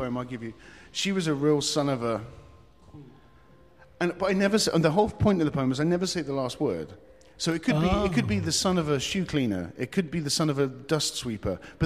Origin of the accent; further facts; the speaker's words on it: England, United Kingdom; also born or lived in Germany / Cyprus; I grew up in England. My family is Scottish. My father's Scottish, my mother's English. But I grew up... my father was in the forces, and I grew up overseas. I lived in Germany until I was 5. And then I moved to Cyprus in the Mediterranean Sea, and then moved back to England.